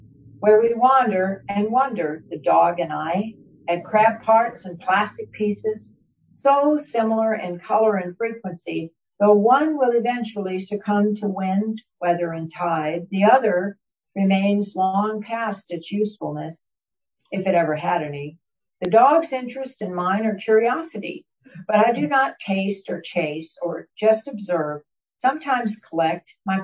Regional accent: Fredericksburg, Virginia, United States; No, I grew up in Virginia. I grew up in horse country in Virginia, Fredericksburg, Virginia. Very far from here.

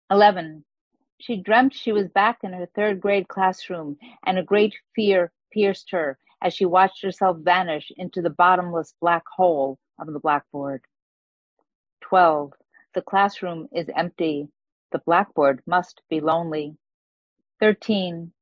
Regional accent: Brooklyn, New York, United States; also born or lived in Long Island; So I grew up in Brooklyn, and then for elementary school, and then we moved to Long Island for the second half of elementary school, junior high, and high school, and then I went to the University of Vermont.

